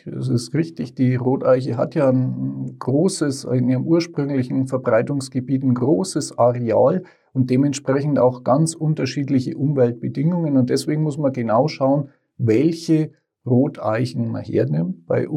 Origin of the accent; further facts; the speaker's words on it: Bavaria, Germany; Mit Blick auf die Wälder bei mir zu Hause, in meiner alten Heimat, also im Grenzgebiet Mittelfranken-Oberpfalz